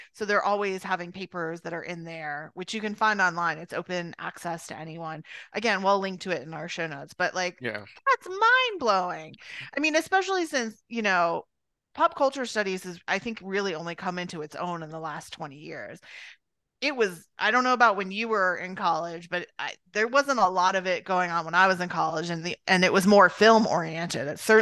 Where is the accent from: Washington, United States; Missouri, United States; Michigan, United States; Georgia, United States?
Georgia, United States; because we're like from Georgia